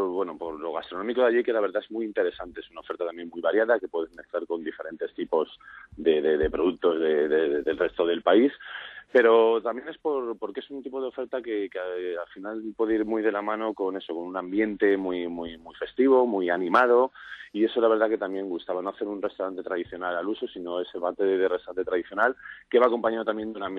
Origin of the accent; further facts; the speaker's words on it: Madrid, Community of Madrid, Spain; tenemos los dos tenemos poco acento andaluz. Somos de Madrid de toda la vida